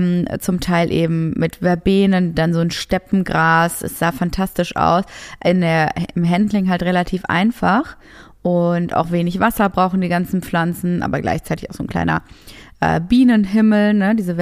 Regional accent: Essen, North Rhine-Westphalia, Germany; Ich komme ja aus Essen

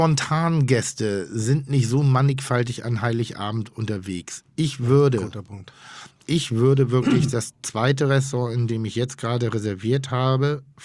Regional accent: Schleswig-Holstein, Germany; ich komme ja aus Schleswig-Holstein. Und Schleswig-Holstein ist ein protestantisches Bundesland.

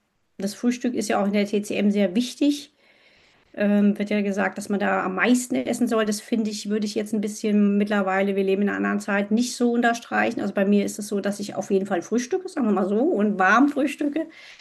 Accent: Hesse, Germany; bin ja auch gebürtige Südhessin und ich kenne dieses Klima

